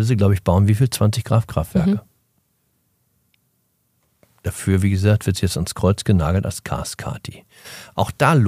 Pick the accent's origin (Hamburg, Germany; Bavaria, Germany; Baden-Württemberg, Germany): Hamburg, Germany; Meine Heimatstadt.